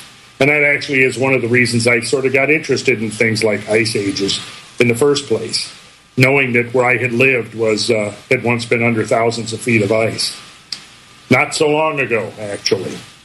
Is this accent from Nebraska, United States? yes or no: no; Minnesota, United States; Well, now, okay, so where I grew up in Minnesota, it was not unusual to have 4, 5, 6 feet of snow on the ground by March.